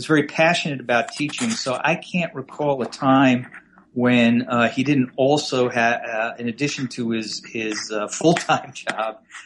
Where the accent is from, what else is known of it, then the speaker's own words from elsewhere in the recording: Ossining, New York, United States; I was born in Manhattan. I was born at Cedars-Sinai Hospital, but I mostly grew up in a town called Ossining, which is about on the Hudson River.